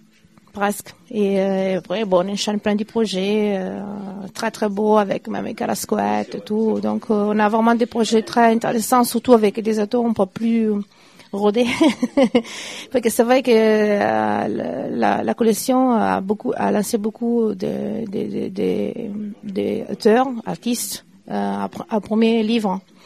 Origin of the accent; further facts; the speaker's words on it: Italy; vu que je suis italienne, c'est plus un côté flamand.